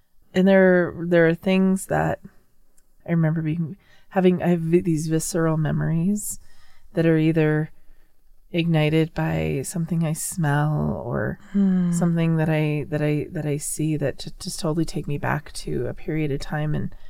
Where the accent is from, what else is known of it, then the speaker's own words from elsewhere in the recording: Denver, Colorado, United States; I am a Chicana Latina, born and raised in West Denver